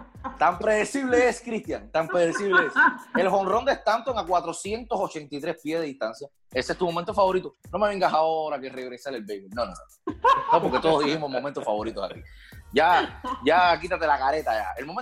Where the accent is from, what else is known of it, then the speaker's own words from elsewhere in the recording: Cuba; me recuerda mucho a una frase cubana, a una frase que usamos mucho en mi país